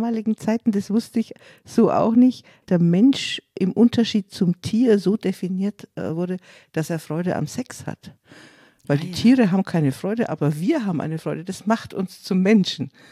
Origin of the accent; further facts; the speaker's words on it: Munich, Bavaria, Germany; als Bayerin, Südbayerin, geborene Münchnerin